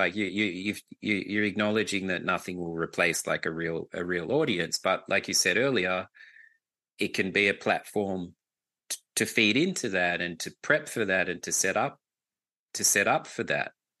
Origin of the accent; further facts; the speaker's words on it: Australia; now in Hamburg, Germany; being here in Hamburg, sometimes I feel quite isolated as an Australian